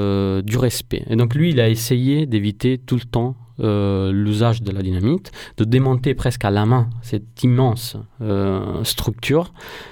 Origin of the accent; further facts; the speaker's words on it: Naples, Campania, Italy; born there; Et surtout, je suis né à Naples.